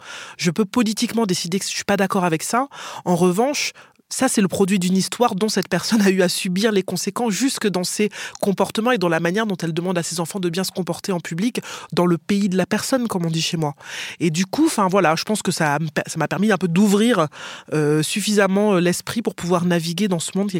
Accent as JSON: {"language": "French", "country": "Martinique", "said": "pour moi, être de Martinique, être une femme noire"}